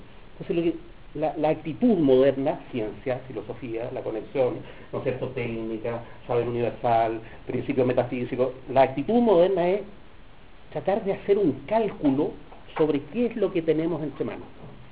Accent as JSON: {"language": "Spanish", "country": "Chile", "said": "yo soy chileno, no, nunca he podido evitarlo, he tratado de nacionalizarme nigeriano varias veces, pero soy chileno"}